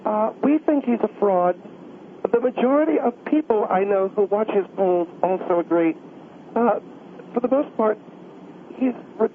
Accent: California, United States; I'm from California. I am not an outsider.

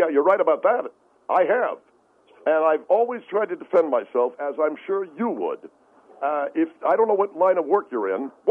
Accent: California, United States; So what's the big deal that I'm from California?

